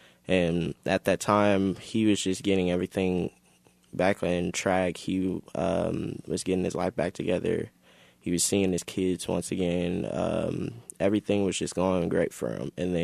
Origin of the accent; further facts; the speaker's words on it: Kansas City, Missouri, United States; Well, I am from Kansas City, Missouri. I've grown up here since 16 years.